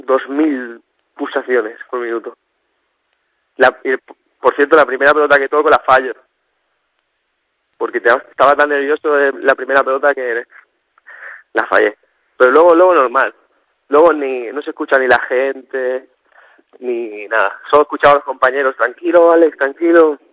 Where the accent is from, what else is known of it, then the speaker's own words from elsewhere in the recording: Spain; now in Cesena, Italy; somos cuatro españoles aquí en casa